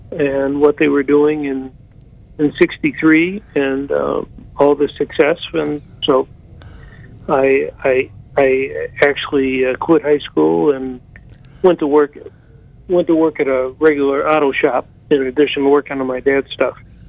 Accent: Ohio, United States; I grew up in a rural community just outside of Cleveland, Ohio.

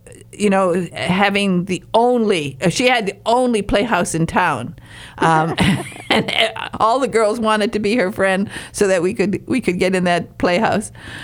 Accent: Michigan, United States; I'm from Northern Michigan, and we mispronounce everything up there.

